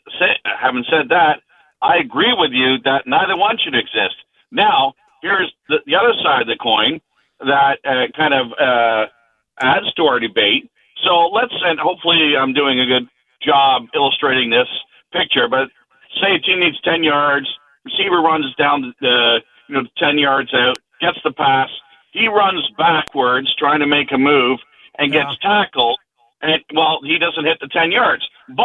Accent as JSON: {"language": "English", "country": "Canada", "said": "and I'm Canadian, of course"}